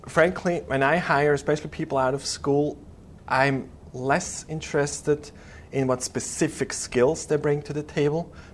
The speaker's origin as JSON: {"language": "English", "region": "Zurich", "country": "Switzerland", "second_language": "English", "said": "You might hear the accent, so I'm originally from Switzerland, Zurich."}